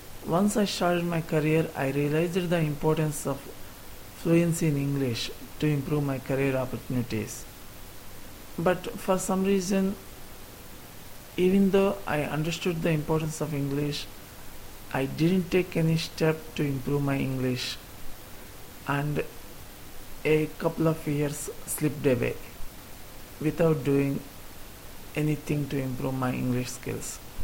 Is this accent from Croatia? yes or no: no; India; English is a second language; I'm from India. I'm an employee and working in an outsourcing company. I'm 31 now.